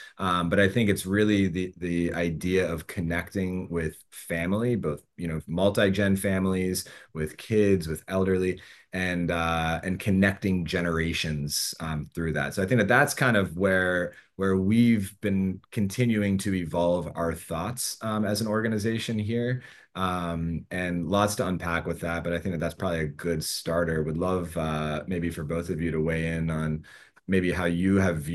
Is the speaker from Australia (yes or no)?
no; Pittsburgh, Pennsylvania, United States; I think for me growing up, and I grew up in Pittsburgh and blizzards and snowstorms